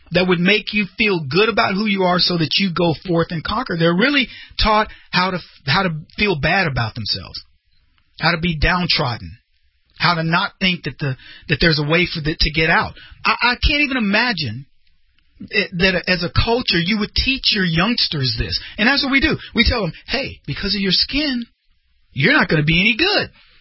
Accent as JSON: {"language": "English", "town": "Dallas", "region": "Texas", "country": "United States", "said": "But anyway, I would get asked, where are you from? And it was, once they found out, it was, oh, wow, what part? Dallas."}